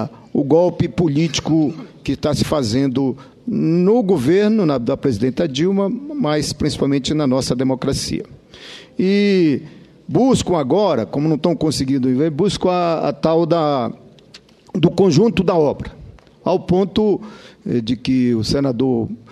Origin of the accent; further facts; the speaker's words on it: Pará, Brazil; Tomar exemplo do meu estado. Há 100 anos só tinha uma universidade pública lá no Pará.